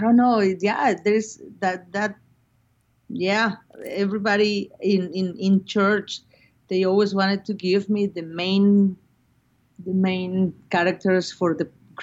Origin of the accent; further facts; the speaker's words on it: Mexico City, Mexico; born there; English is a second language; was I was born in Mexico City. I'm the first of four kids.